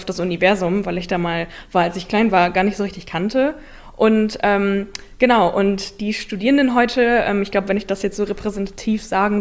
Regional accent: Bremen, Germany; ich bin in Osterholz aufgewachsen.

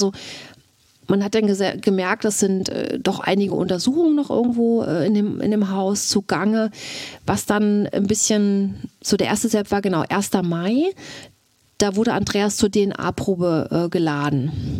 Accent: Mecklenburg-Vorpommern, Germany

